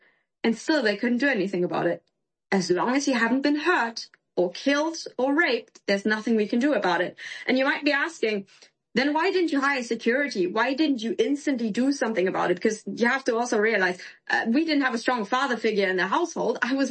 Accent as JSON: {"language": "English", "country": "Germany", "tie": "born or raised there", "said": "That's how common it is in Germany, and especially in my hometown, unfortunately."}